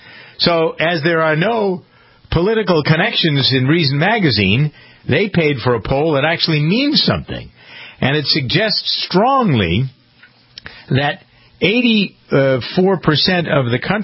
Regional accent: Boston, Massachusetts, United States; this happens often when people know that I come from the Boston area

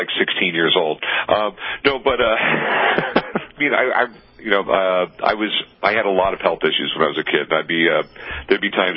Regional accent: San Diego, California, United States; also born or lived in North Carolina; now in Las Vegas, United States; No, I was born in North Carolina. You know, my dad was in the Navy, so I ended up growing up in San Diego, and we moved to Vegas in 81.

